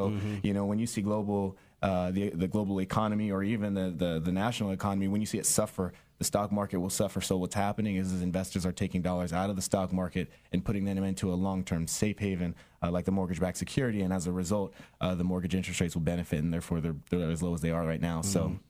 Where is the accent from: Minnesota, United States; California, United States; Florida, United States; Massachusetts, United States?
California, United States; San Diego; Sarah Mesa, and both of my parents worked in Sarah Mesa, so I went to elementary school there. Went to high school at St. Augustine in North Park.